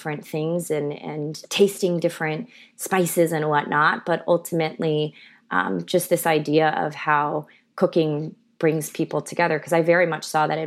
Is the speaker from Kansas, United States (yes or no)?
yes; Kansas, United States; born there; also born or lived in California; So I was born in Kansas, of all places, which is not where you'd find, I think, a lot of Korean American families in the early 80s.